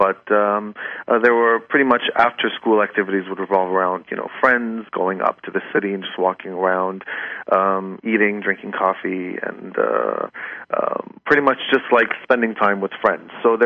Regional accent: Ramallah, West Bank, Palestine; I grew up in the Masyun area, which is sort of a quieter, hilly area that has much changed now.

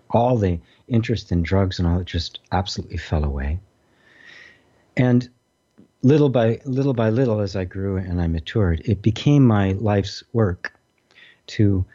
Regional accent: Midwest, United States; a kid growing up in the Midwest, there wasn't much to get your hands on.

